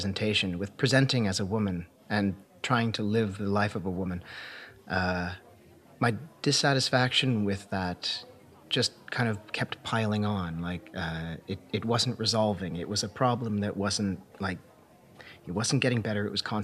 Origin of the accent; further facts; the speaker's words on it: London, Ontario, Canada; moved away as an adult; also born or lived in Toronto; now in Finland; I grew up in London, Ontario, and went to school in Toronto.